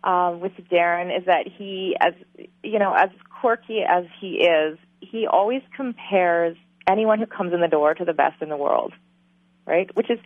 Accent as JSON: {"language": "English", "country": "Canada", "said": "in that I came from Canada."}